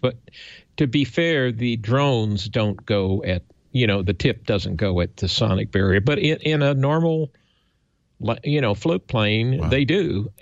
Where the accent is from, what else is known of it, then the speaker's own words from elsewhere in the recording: Missouri, United States; I'm a Missouri hillbilly.